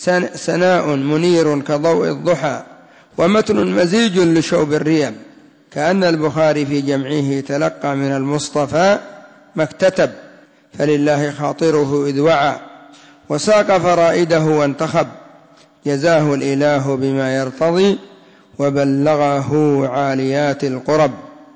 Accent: Yemen; والرداء كما قلت لكم هو الذي يسمى الشال عندنا في اليمن

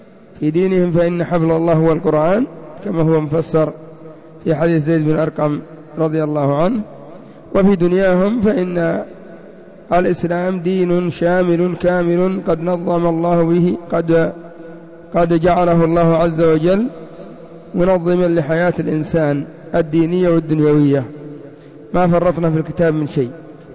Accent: Yemen; وحزب الإصلاح عندنا في اليمن وهم الإخوان المسلمون

